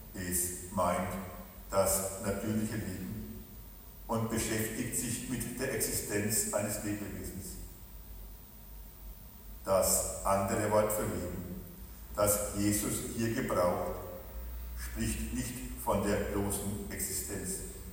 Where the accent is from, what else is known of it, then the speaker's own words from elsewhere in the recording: Germany; Brot ist für uns ein Grundnahrungsmittel. Als Deutsche sind wir Weltmeister in unterschiedlichen Brotsorten.